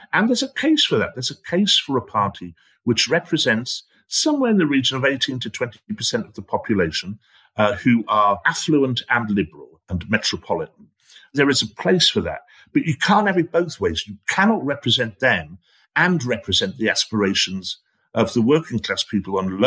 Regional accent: Guisborough, North East England, United Kingdom; one bloke I spoke to in a pub in my hometown of Gisborough

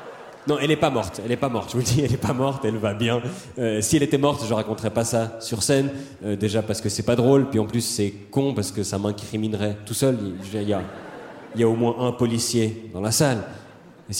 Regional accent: Switzerland; Et en tant que bon Suisse empreint de neutralité, je suis arrivé à un compromis.

